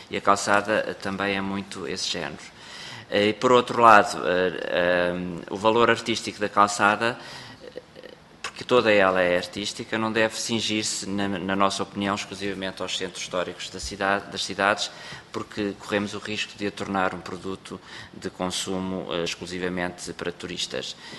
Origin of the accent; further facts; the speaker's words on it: Portugal; como português que sou